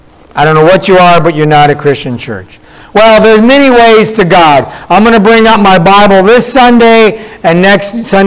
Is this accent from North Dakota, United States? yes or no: yes; North Dakota, United States; I grew up in North Dakota where the Lutherans dominate.